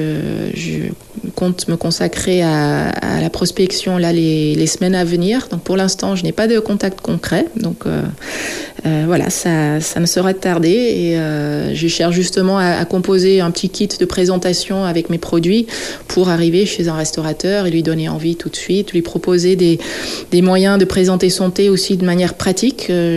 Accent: Netherlands; pour l'instant, c'est encore assez différent que ce qui se passe dans mon pays d'origine. Hein. Aux Pays-Bas, on boit le thé à n'importe quelle heure

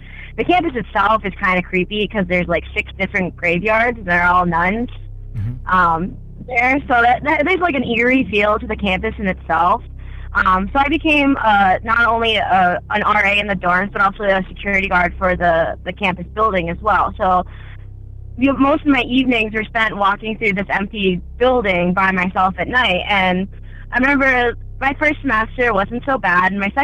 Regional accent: Pennsylvania, United States; I'm actually from Pennsylvania, and I just started listening to your show a couple weeks ago

